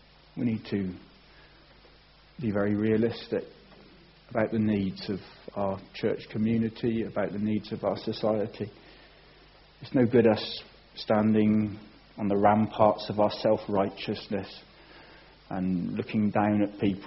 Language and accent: English; England, United Kingdom; Again, as English people, we are so hopeless at being able to relate to crises like that.